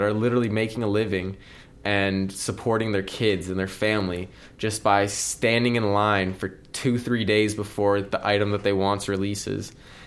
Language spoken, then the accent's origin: English; California, United States; all these surf brands growing up in California, you know.